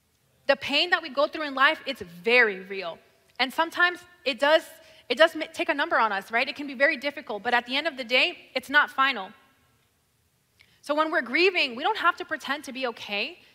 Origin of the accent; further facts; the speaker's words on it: New York, United States; born there; now in Florida, United States; I was born in New York and I moved to Florida in 2005.